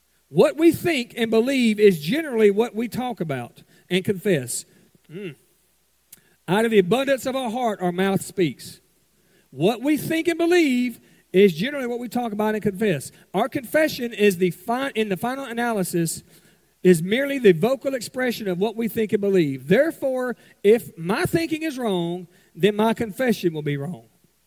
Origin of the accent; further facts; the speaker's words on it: Mississippi, United States; I'm originally from Mississippi. Okay, I now live in Alabama.